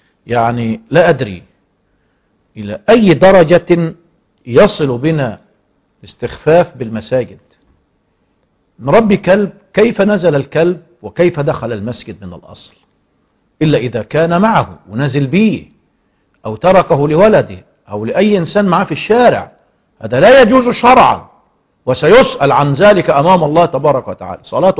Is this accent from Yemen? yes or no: no; Egypt; في بلادنا مصر